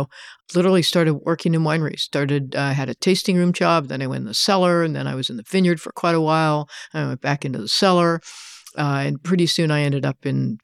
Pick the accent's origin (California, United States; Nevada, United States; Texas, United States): California, United States; I grew up in Sonoma County and had family relationships.